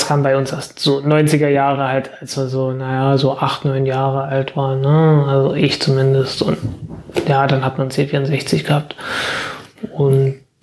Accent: Zeitz, Saxony-Anhalt, Germany; Ja klar, hallo, ich komme aus Zeitz. Zeitz war die Stadt mit der größten Kinderwagenfabrik der Welt.

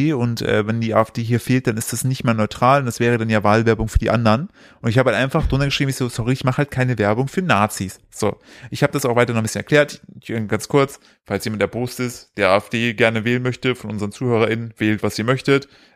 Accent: East Germany, Germany; ich komme aus dem Osten, richtig.

